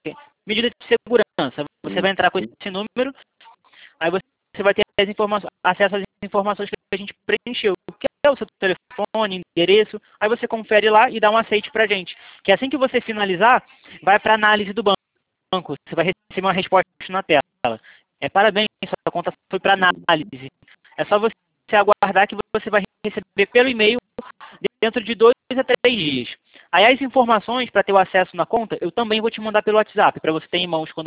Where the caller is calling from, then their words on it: Rio de Janeiro, Brazil; Eu falo do Rio.